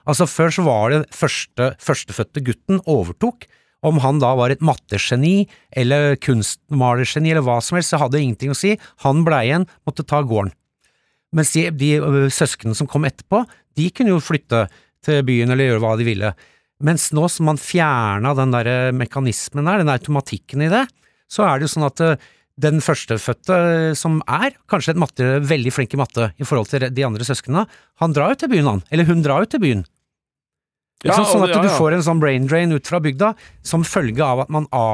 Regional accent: Nesodden, Akershus, Norway; jeg vokste opp på Nesodden, et hytteområde hvor det var mye Oslo-folk om, sommerfolka som vi kalte dem.

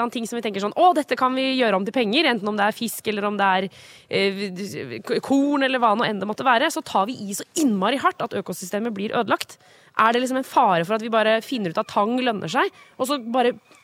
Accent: Eastern Norway, Norway; for jeg som vokste opp på Østlandet kjente sånn, den der svær, liksom

